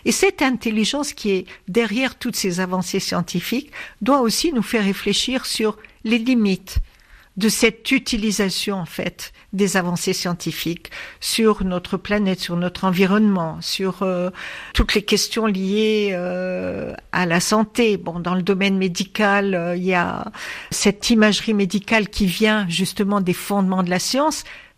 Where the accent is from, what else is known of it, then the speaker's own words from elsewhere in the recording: Tunisia; Et en tant que Tunisienne, j'ai eu l'occasion de travailler avec des collègues français